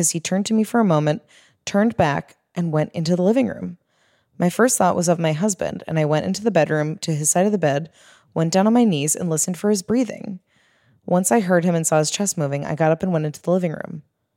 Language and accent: English; Washington, United States; now in Tucson, United States; My wife and I live in Tucson, but go back home to Washington State during the summer.